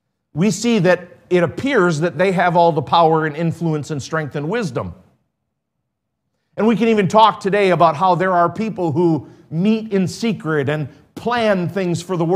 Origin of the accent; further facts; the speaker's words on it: Wisconsin, United States; I know. I'm from Wisconsin too, but I didn't notice that until I moved somewhere else and I realized, boy, I sound weird.